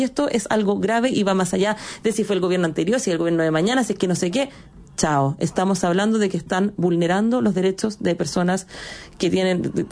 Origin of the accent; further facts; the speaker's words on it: Chile; Nosotros como chilenos somos muy buenos para tapar el sol con un dedo